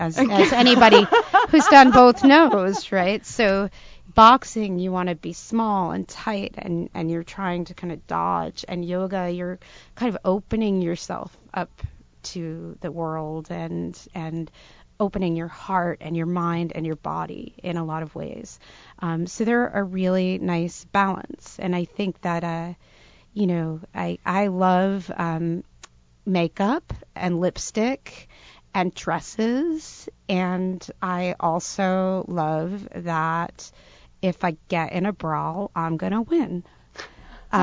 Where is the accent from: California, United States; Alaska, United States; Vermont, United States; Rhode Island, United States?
Rhode Island, United States; Providence; So I grew up right around Providence.